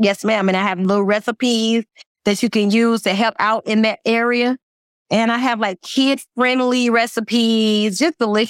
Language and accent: English; Georgia, United States; My husband, he's from New York, right? And I'm from Georgia. So, you know, Georgia, we eat all types of food.